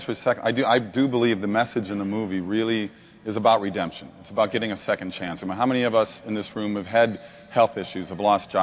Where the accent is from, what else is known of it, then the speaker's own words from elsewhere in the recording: Minneapolis, Minnesota, United States; And I grew up in Minneapolis. I grew up in a very Lutheran household. We have another fellow Lutheran right back over here, another Minnesota guy.